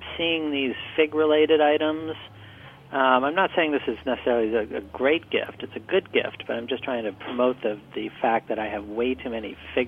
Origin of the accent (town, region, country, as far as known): Midwest, United States; born or raised there